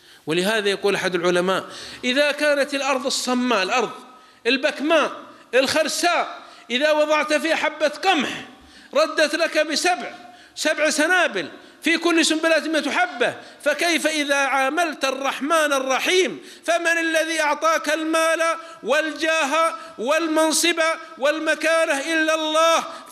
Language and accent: Arabic; south, Saudi Arabia; عندنا في الجنوب في السعودية